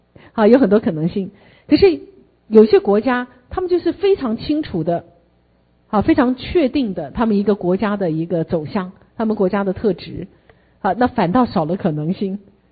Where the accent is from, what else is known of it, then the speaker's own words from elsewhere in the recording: Taiwan; 好，我们台湾人民，台湾人民，我们一直想要挣脱过去历史的包袱